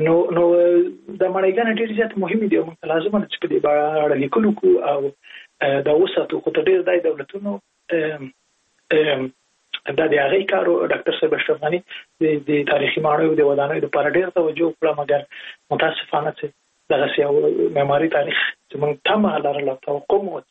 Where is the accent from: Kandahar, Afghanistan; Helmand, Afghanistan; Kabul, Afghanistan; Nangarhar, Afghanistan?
Nangarhar, Afghanistan; Jalalabad; زه په جلال آباد کې لوی سوی